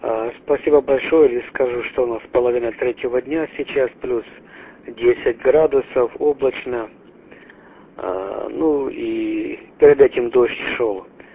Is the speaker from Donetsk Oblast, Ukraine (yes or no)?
no; Derkachi, Kharkiv Oblast, Ukraine; born there; Да, я родился в Харьковской области, в Деркачах, прием.